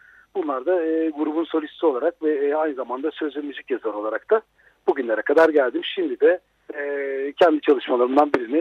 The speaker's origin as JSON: {"language": "Turkish", "region": "Istanbul", "country": "Turkey", "tie": "born there", "said": "Tabii İstanbul'da doğdum ve makine mühendisliği okudum."}